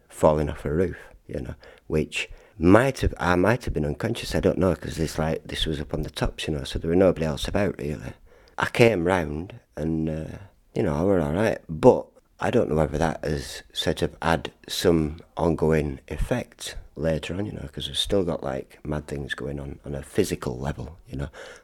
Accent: North West England, United Kingdom; Well, I'm from Lancashire, you know.

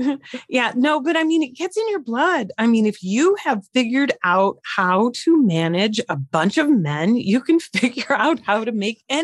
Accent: Midwest, United States; I grew up in the Midwest, and it was a wonderful life, but it was a very secluded life.

